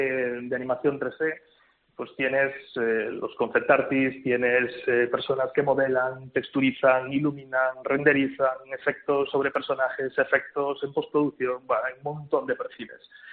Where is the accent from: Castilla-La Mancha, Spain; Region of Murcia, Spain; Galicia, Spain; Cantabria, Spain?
Galicia, Spain; also born or lived in Barcelona; hemos estado varios años trabajando en Galicia, ¿no? Parte del equipo pues somos de origen gallego, y ahora pues estamos en Navarra